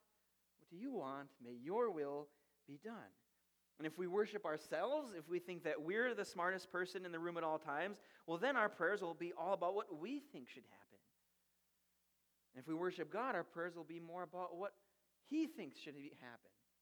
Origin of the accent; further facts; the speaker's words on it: Blaine, Minnesota, United States; So I grew up in Blaine International Village off of 65. It was where the old gasoline alley was, which is torn down now, which is crazy. But I grew up in Blaine